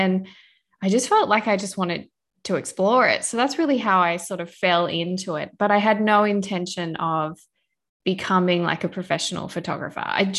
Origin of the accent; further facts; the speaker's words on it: Australia; now in Canada; So I'm Australian, but I currently live in Canada.